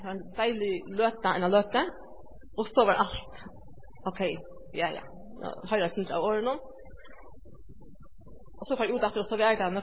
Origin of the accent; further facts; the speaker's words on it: Poland; jag är från Polen